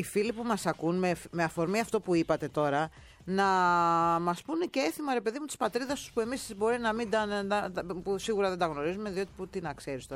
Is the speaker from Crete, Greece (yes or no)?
no; Karditsa, Thessaly, Greece; επειδή είμαι από την Καρδίτσα, γι' αυτό τα ξέρω αυτά